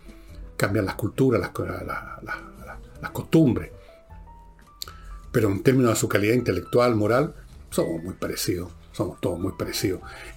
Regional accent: Chile; mi mamá y mi abuela hablaban en francés y se celebraba el 14 de julio, todo un montón de cosas, estupendo, estupendo, pero yo soy chileno y ellas eran chilenas

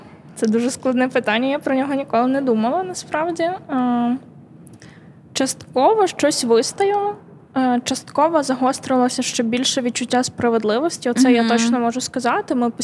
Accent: Mykolaiv, Mykolaiv Oblast, Ukraine; Я виросла в Миколаєві на півдні України.

